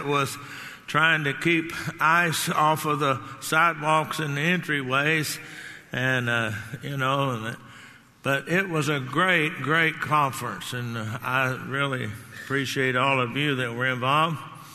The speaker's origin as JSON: {"language": "English", "region": "Texas", "country": "United States", "tie": "born or raised there", "said": "Now, I grew up down in Texas, and down in Texas, I got any other Texans here anywhere? Oh. Anytime that you're in a real battle, there is a battle cry that we Texans use, remember the Alamo."}